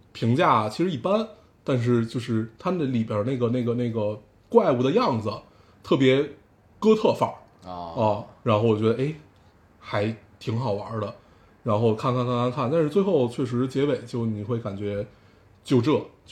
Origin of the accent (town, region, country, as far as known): China